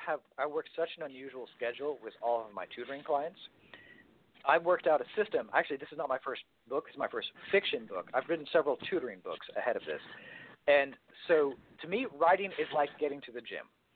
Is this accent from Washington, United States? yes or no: no; Dallas, Texas, United States; born there; also born or lived in D.C. area, United States; I was actually born in Dallas, Texas.